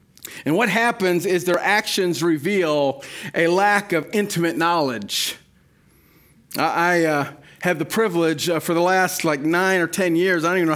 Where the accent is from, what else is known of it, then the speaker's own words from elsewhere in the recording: Illinois, United States; moved away; In 1982, my family moved to Ohio to live. We moved from Illinois.